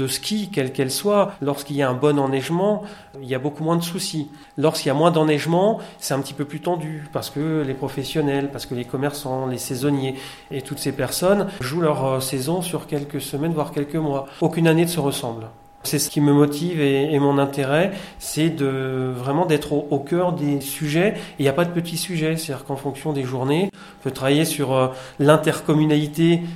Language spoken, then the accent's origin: French; Bourgogne-Franche-Comté, France; je suis natif d'un autre parc naturel régional, celui du Morvan. Je suis natif du département de la Nièvre.